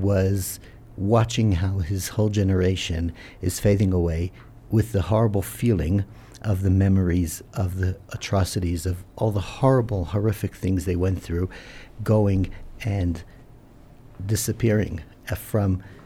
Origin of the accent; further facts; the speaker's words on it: Johannesburg, Gauteng, South Africa; as we know, as a South African community, we are very strongly connected to the hostages and their families.